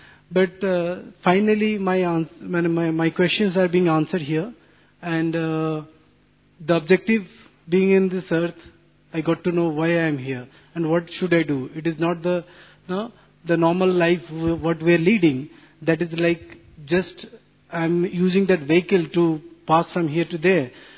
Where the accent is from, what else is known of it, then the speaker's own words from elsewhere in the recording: Bhubaneswar, Odisha, India; English is a second language; I'm from Bhubaneswar, Odisha.